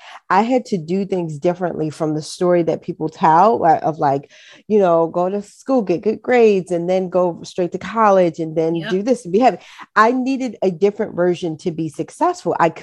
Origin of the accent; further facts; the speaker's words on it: Baltimore, Maryland, United States; accent: Baltimore City; I grew up in Baltimore City, right?